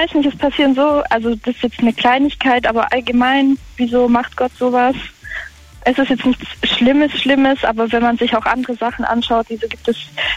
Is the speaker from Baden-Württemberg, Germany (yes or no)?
yes; Schwäbisch Gmünd, Baden-Württemberg, Germany; Ich komme aus Schwäbisch Gmünd.